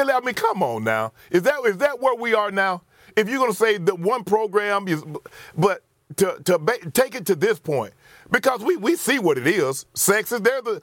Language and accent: English; the South, United States; I'm from the South, so I understand what a debutante ball is.